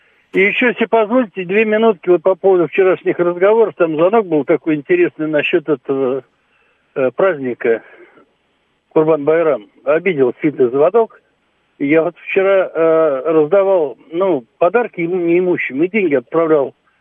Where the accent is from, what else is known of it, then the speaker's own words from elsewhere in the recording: Moscow, Russia; я в Москве, москвич, мусульманин в 10-м поколении.